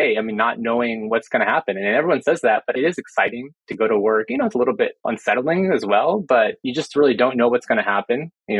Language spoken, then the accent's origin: English; Mobile, Alabama, United States; Sure. So I grew up in Mobile, Alabama.